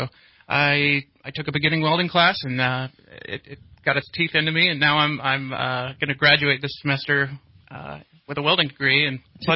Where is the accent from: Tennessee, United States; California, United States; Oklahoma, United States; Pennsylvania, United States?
California, United States; Redding; I'm from Reading.